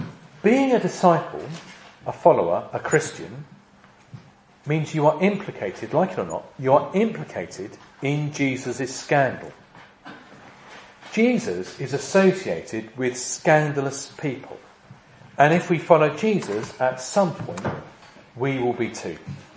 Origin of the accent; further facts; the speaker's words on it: East of England, United Kingdom; also born or lived in Wirral; I'm never quite sure what we mean by class. I'm from Essex. We have no class in every sense.